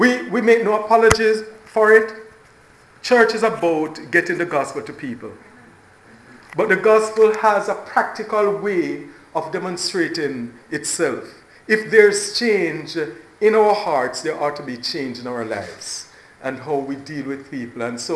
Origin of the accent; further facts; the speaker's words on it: Jamaica; now in United States; So, I'm originally from Jamaica, and you see the proximity where Jamaica is as highlighted on the map to where the U.S. is.